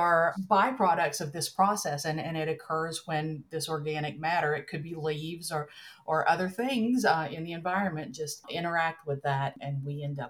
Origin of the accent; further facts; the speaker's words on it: Tennessee, United States; I think of myself as Appalachian first and everything else second. I grew up in a part of the country where we had a lot of strip mining, a lot of potential environmental exposures.